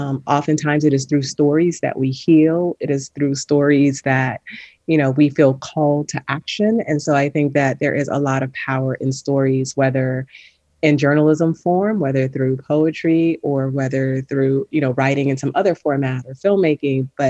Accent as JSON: {"language": "English", "town": "Miami", "region": "Florida", "country": "United States", "tie": "born or raised there", "said": "I was born and raised here in Miami. I'm a Black woman in Miami. I love history. And I especially love like local history and local Black history."}